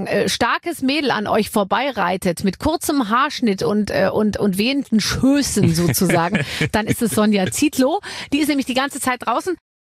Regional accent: Bavaria, Germany; ich bin ja aus Bayern

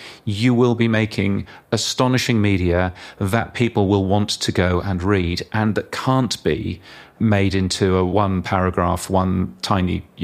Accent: United Kingdom; now in Australia; I know, yes. I am a Brit, but I moved to Australia 7 or 8 years ago.

